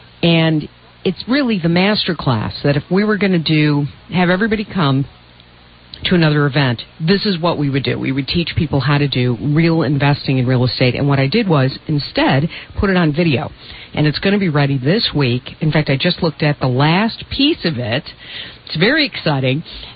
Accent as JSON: {"language": "English", "town": "Chicago", "region": "Illinois", "country": "United States", "tie": "born or raised there", "said": "So in Chicago, for example, my hometown, where unemployment has been in excess of 10% for a really long time."}